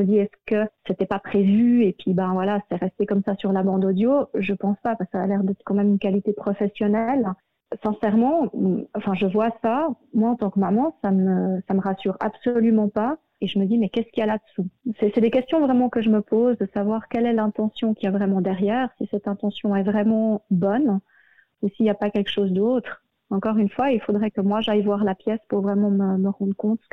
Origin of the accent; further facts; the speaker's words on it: Valais, Switzerland; vu que voilà, moi je suis du Valais central.